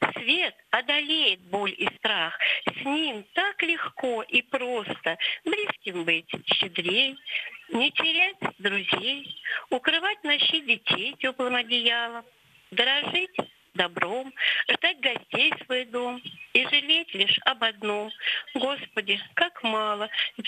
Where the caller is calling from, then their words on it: Moscow Oblast, Russia; я звоню из Московской области.